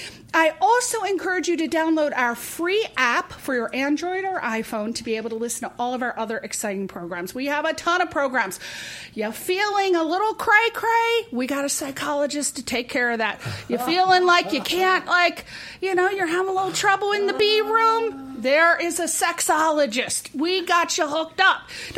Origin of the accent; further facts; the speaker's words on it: Connecticut, United States; But he is one of my neighbors because I'm from Connecticut.